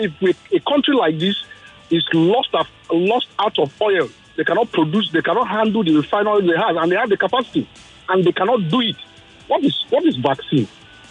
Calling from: Ikeja, Lagos, Nigeria; I'm calling from Ikeja.

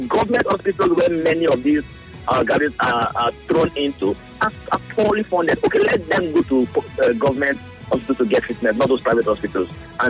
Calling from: Port Harcourt, Rivers, Nigeria; I'm calling from Port Harcourt.

